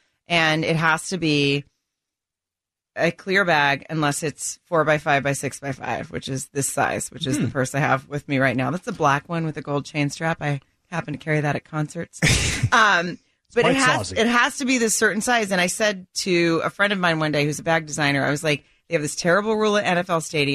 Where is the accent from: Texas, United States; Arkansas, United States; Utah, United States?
Arkansas, United States; I grew up in Arkansas, so I have jokes that work in the South and in that area